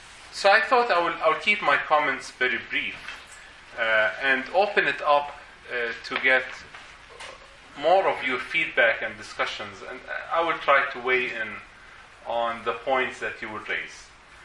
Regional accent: Iraq; English is a second language; also born or lived in Jordan / Saudi Arabia; now in United States; My father is a Palestinian from Jenin, and my mother is an Iraqi from Baghdad. And I grew up mostly in the Middle East, between Iraq and Jordan and Saudi Arabia, and immigrated to the United States in 2005

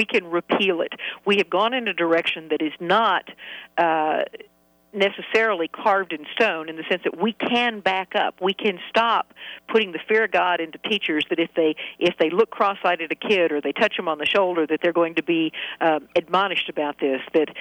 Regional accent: Texas, United States; now in New York, United States; I'm a Texan, but I'm living in New York.

